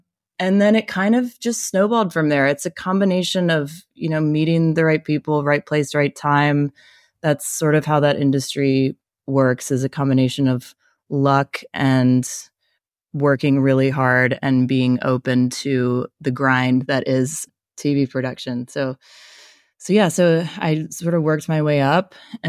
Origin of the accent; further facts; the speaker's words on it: Bermuda; now in Los Angeles, United States; I was raised in Bermuda before settling down in California for the better part of my adult life in LA.